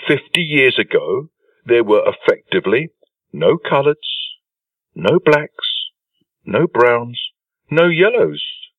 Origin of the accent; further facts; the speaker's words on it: England, United Kingdom; as an Englishman and as a white man, I have two identities. I'm English hyphen British, but I'm also a white man.